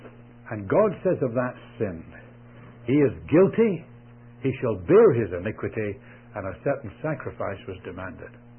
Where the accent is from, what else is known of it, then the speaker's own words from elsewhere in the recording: Scotland, United Kingdom; I understand it. I'm a Scotsman. Maybe that's what helped me.